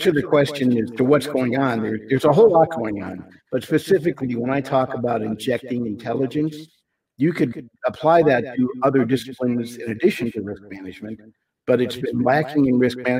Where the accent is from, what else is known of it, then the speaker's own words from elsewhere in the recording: Massachusetts, United States; moved away; also born or lived in Texas; I was born and raised in the Northeast, Massachusetts, moved to Texas, spent a little time with EDS actually